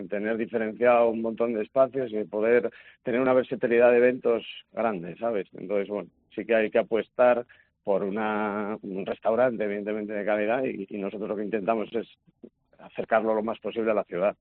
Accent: San Martín de Podes, Asturias, Spain; yo soy de San Martín de Podes y ahí teníamos un puerto llampero importante.

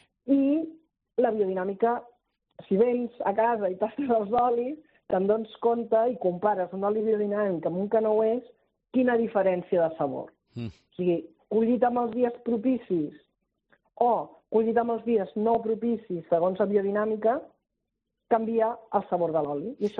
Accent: Barcelona, Catalonia, Spain; Nosaltres realment som economistes i venim de Barcelona. I vam fer un canvi de vida radical, sí, ja fa uns 15 anys.

